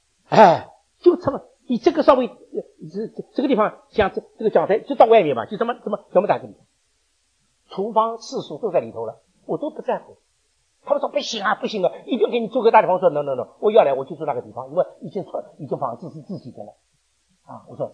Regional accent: Shanghai, China; 我上海人说我很识相

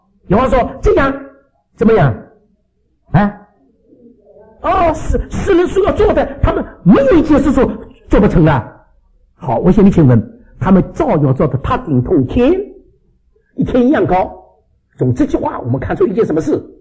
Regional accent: Canada; 显明我们并不比你们美国人差，我们加拿大人也造

